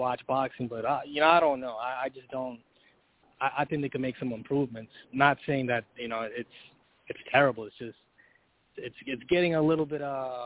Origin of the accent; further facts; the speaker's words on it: New York, United States; Yeah, I'm from New York. … How you guys doing?